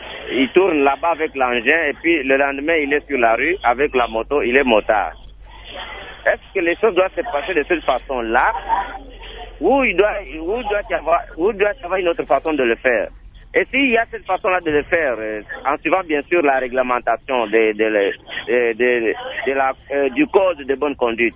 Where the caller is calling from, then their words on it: Kananga, Kasaï-Central, DR Congo; on est en train de le vivre ici chez nous à Kananga et puis partout ailleurs aussi, je pense